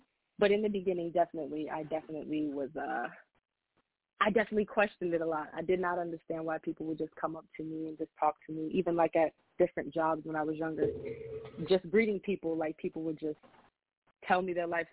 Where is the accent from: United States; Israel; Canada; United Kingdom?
United States; Long Island, New York; Oh, I am from Long Island, New York.